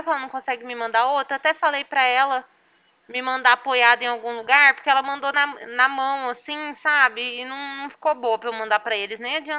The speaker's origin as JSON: {"language": "Portuguese", "town": "Ribeirão Preto", "region": "São Paulo", "country": "Brazil", "said": "Eu sou daqui de Ribeirão Preto, então meu celular é DDD 16."}